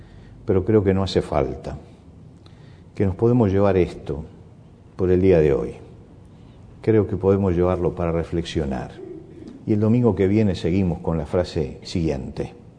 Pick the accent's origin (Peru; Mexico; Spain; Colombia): Peru; Disculpe, vengo del Perú y no sé si decir carro o coche.